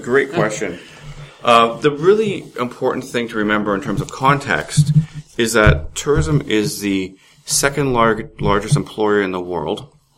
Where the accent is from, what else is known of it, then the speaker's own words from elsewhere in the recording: Tsawwassen, British Columbia, Canada; But I grew up in Tawasin and had a very comfortable family.